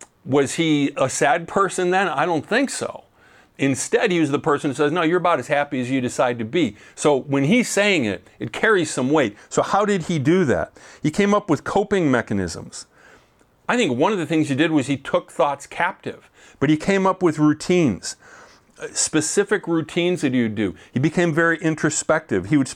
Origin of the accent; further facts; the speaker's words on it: Washington, United States; I'm not in my home state of Washington where I want to be.